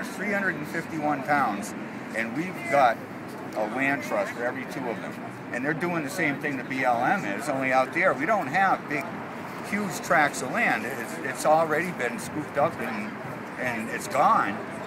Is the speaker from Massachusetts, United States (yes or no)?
yes; Massachusetts, United States; We're from the Commonwealth of Massachusetts.